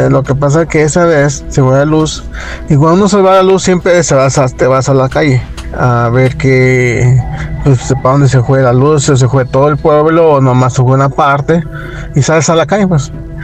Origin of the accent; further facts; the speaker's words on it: Tijuana, Baja California, Mexico; yo vengo de Tijuana, pero Vero nací en San Luis Potosí.